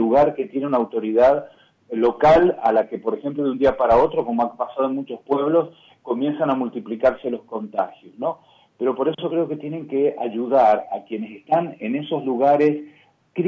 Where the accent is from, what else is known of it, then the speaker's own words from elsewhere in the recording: Mendoza, Argentina; Si cuenta mi experiencia, mi provincia natal, Mendoza, está teniendo una situación muy complicada.